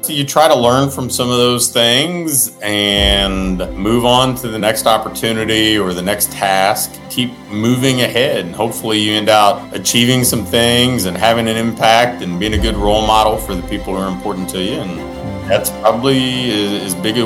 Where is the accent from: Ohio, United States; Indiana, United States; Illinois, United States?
Ohio, United States; Grew up a big Cincinnati Reds fan growing up in Ohio.